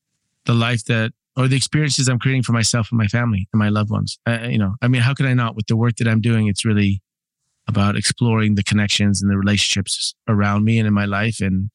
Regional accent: Los Angeles, California, United States; also born or lived in New York; Before that was New York for 18. And before that, I grew up in Los Angeles for 18 years.

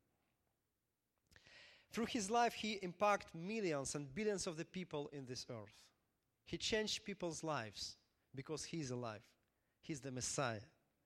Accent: Mykolaiv, Mykolaiv Oblast, Ukraine; he was born in Nikolaev, Ukraine. I'm from Nikolaev, Ukraine. I saw his place where he was born.

